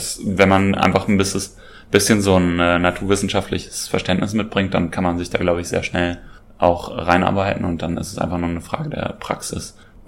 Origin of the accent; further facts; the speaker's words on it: Koblenz, Rhineland-Palatinate, Germany; now in Berlin, Germany; Ich komme aus Koblenz und bin jetzt seit 6 Jahren, glaube ich, hier in Berlin.